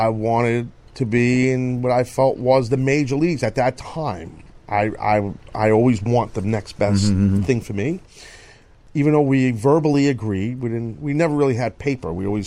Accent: New York City, New York, United States; of wrestling in my hometown at the Garden.

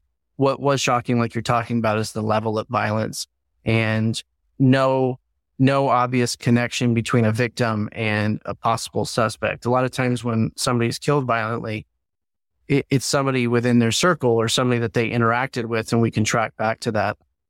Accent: Sunnyvale, California, United States; she was dumped at a miniature golf location that I went to for teen parties and birthday parties, all growing up in Sunnyvale.

